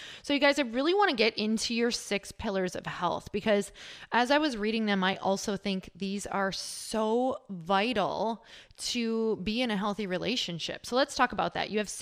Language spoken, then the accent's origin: English; Midwest, United States; because I'm from the Midwest, you guys, I grew up like, oh man, I mean, if it came from a box or a can, I was eating it.